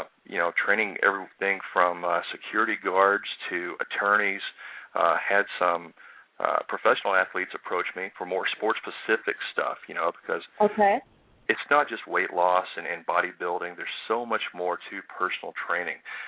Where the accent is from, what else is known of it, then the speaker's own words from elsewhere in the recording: Southern United States, United States; I was raised in the South with sweet tea and fried food.